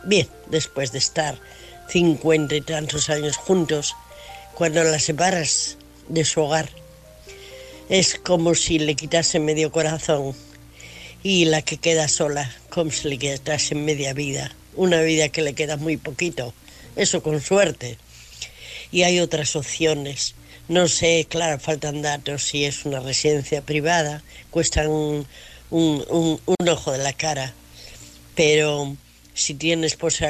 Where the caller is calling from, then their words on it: Asturias, Spain; de Asturias.